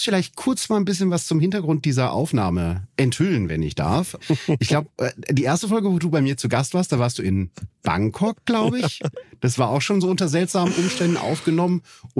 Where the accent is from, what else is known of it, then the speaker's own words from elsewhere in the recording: Bielefeld, North Rhine-Westphalia, Germany; Wir sprechen nämlich über einen Fall aus meiner Heimat, aus Bielefeld.